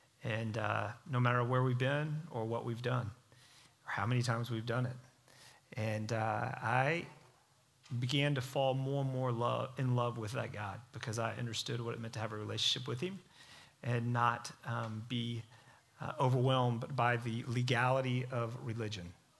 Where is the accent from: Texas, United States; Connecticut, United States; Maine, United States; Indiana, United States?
Texas, United States; Dallas; I grew up here in Dallas, Texas.